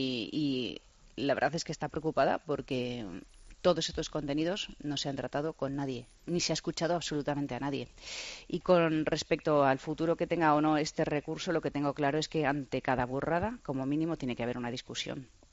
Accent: Spain; Soy española, pero sobre todo soy representante del Estado

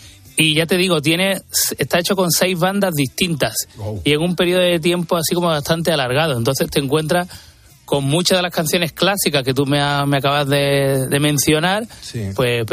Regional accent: Málaga, Andalusia, Spain

